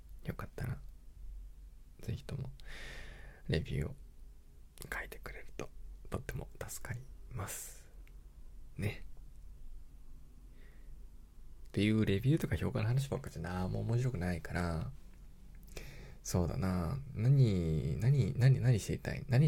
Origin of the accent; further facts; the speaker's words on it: Hokkaido, Japan; also born or lived in Kanagawa; 生まれは神奈川。で、育ちが北海道。 ていうかもう生まれてすぐ北海道行ってるから、まあ実質北海道生まれ北海道育ちみたいなもんなのかな。